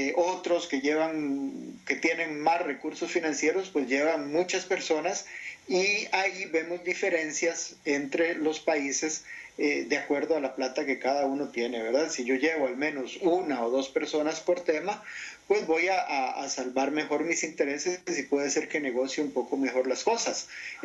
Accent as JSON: {"language": "Spanish", "country": "Costa Rica", "said": "Como los nuestros, yo soy de Costa Rica"}